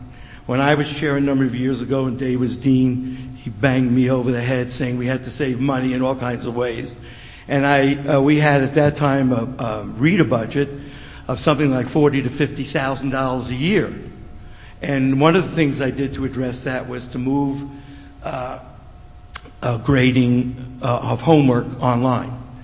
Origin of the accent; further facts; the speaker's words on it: New York, United States; Because when we were growing up in New York, we didn't have televisions.